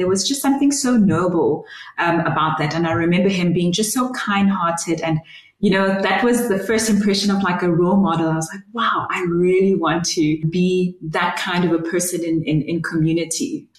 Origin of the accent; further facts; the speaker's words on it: Bloemfontein, Free State, South Africa; also born or lived in Durban; And I was born in Durban, but grew up in Bloemfontein to two amazing parents. And I have two older siblings, so I'm the youngest. And we grew up in a Christian home